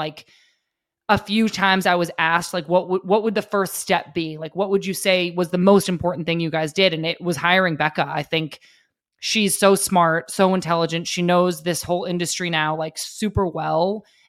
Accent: United States; we had such an advantage just by being American and having what we have.

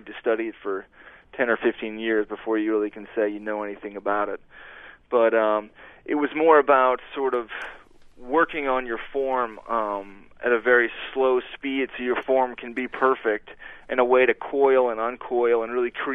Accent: Amherst, Massachusetts, United States; And I had just been back in my hometown of Amherst, Massachusetts

